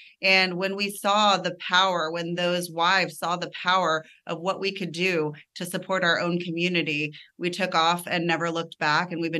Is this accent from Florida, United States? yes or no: no; Texas, United States; I grew up in Texas, and I was in a family of a Kosovar immigrant.